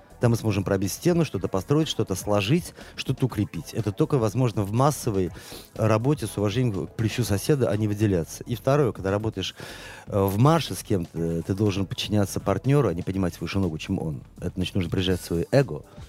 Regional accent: Saint Petersburg, Russia; Наконец-то мы в родном городе, в центре города, вот на Дворцовой.

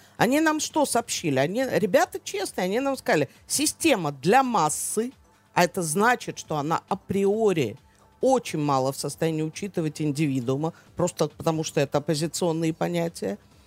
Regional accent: Moscow, Russia; moved away; как человек, проживший больше 30 лет в эмиграции, я родилась, выросла в Москве

